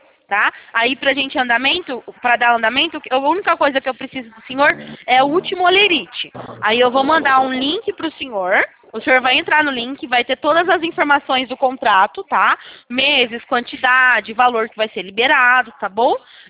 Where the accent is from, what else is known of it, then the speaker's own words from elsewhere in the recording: Sumaré, São Paulo, Brazil; Eu sou aqui de Sumaré, do interior de São Paulo.